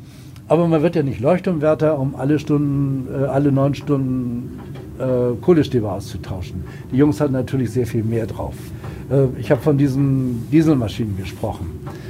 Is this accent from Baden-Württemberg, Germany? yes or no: no; Hamburg, Germany; Ich komme selbst aus Hamburg